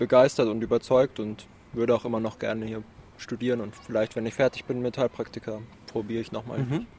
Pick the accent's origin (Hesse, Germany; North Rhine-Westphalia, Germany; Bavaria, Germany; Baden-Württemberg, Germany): Bavaria, Germany; Munich; Ich komme aus München.